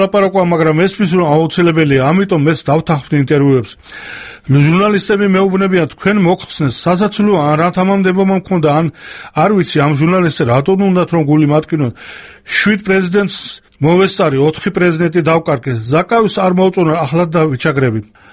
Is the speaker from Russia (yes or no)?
yes; Chechnya, Russia; now in Georgia; ვილაპარაკებ ჩემ ჩეჩნეთზე და ჩემ საქართველოზე მე ჩეჩენი ვარ